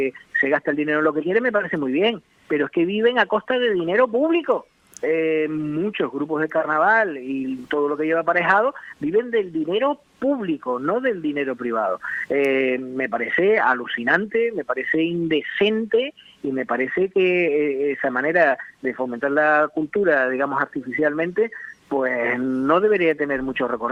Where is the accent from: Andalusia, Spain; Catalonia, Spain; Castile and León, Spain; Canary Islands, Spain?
Canary Islands, Spain; Breña Alta; yo recuerdo en el barrio de la Concepción, de donde soy natural, ahí en La Palma, en Breña Alta